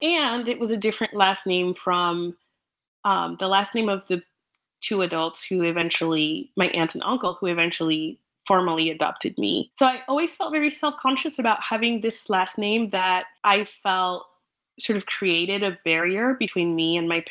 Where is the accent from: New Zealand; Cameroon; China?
Cameroon; English is a second language; also born or lived in England; now in United States; Cameroon, but moving to England, yes, immediately I very much felt, you know, like a fish out of water. I didn't speak English. The culture was very different than French culture.